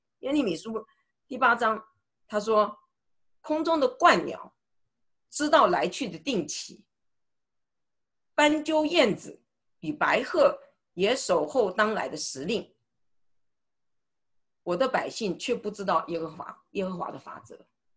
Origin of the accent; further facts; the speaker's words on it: China; 尤其是我们中国人哈，